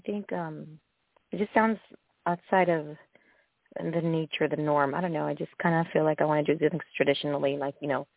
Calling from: Visalia, California, United States; From California. And like the other call, Visalia.

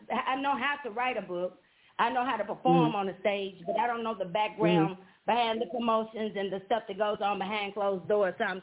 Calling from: Nashville, Tennessee, United States; Hey, I'm from Nashville, Tennessee. This is a great show.

